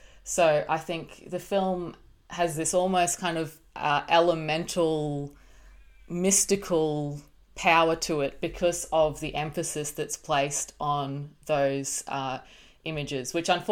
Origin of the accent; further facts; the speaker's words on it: Queensland, Australia; growing up in North Queensland is where I grew up.